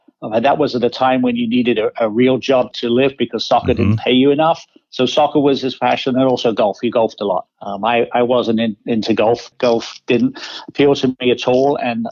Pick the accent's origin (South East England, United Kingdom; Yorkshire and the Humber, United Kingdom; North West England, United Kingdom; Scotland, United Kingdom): South East England, United Kingdom; I grew up in Kent, Southeast England. I was probably within earshot of Brands Hatch Racetrack